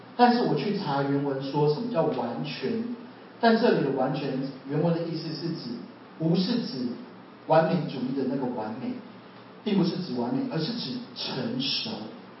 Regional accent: Pingtung County, Taiwan; 我不是脏话人，我是屏东人。

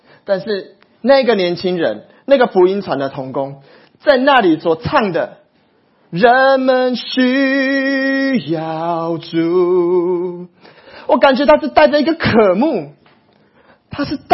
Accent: Yilan County, Taiwan; 我是宜兰人，

